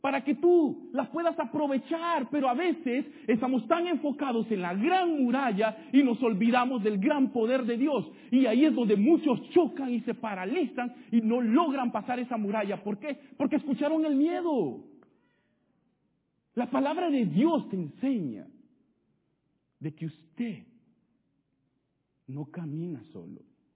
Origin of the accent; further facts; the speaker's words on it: Argentina; estamos estudiando en la universidad, vengo de Argentina